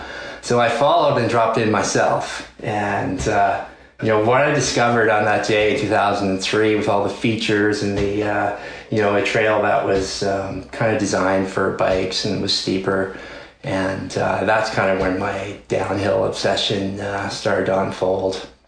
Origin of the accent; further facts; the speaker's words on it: Newfoundland and Labrador, Canada; moved away; also born or lived in Alberta; So I grew up in Newfoundland, where the mountain biking scene was very late to blossom.